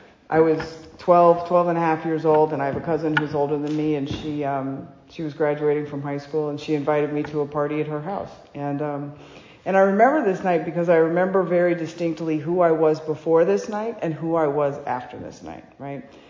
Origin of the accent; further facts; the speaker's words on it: Los Angeles, California, United States; I grew up in Los Angeles. My dad's an alcoholic. He worked in the music business.